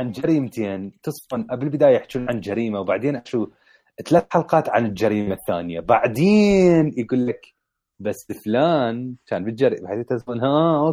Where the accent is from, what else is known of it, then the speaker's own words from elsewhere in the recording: Iraq; كعراقيين احنا فاقدين الايمان بالسيستم